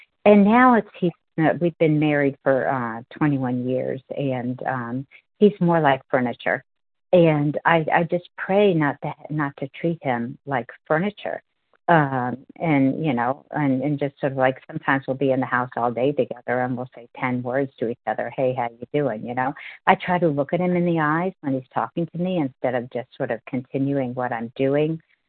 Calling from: Virginia, United States; Hi, this is … I'm calling in from Virginia. And I'm actually in New Orleans right now visiting my mother, but I live in Virginia.

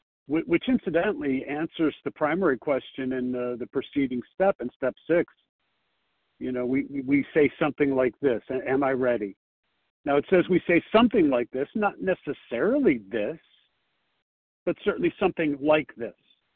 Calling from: Chicago, Illinois, United States; and I'm calling from Chicago

